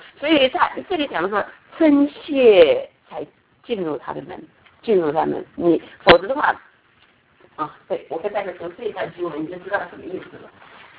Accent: China; 你知道我们中国人有一句话，就是说父母在，不是父母在不远游

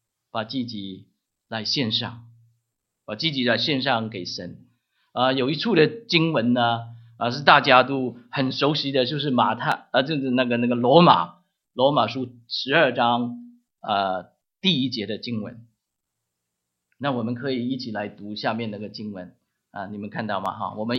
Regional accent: Guangdong, China; Chinese is a second language; 我自己没有见过马槽，因为我是广东人，你听我讲国语就知道了

